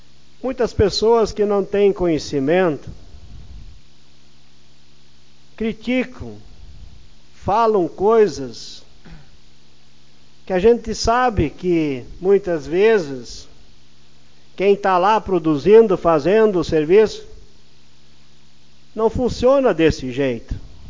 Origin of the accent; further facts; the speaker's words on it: Forqueta, Rio Grande do Sul, Brazil; Eu só pego um exemplo do distrito de Forqueta, onde eu me criei, a linha Pit.